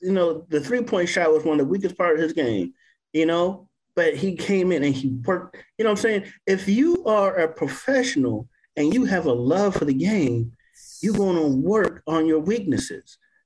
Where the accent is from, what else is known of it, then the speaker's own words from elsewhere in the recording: Ohio, United States; I grew up in Ohio, so I'm a diehard Lakers fan from way back from the Magic Johnson days.